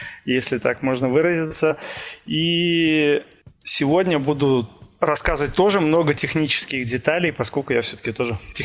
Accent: Minsk, Belarus; мы в Минске, то есть мы белорусы.

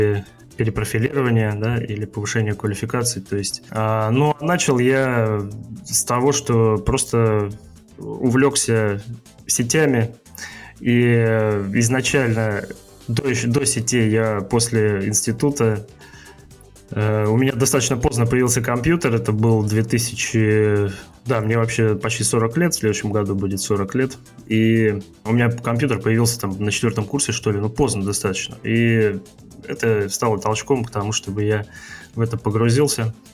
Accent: Bryansk, Bryansk Oblast, Russia; я вообще изначально из Брянска, и там я закончил физмат.

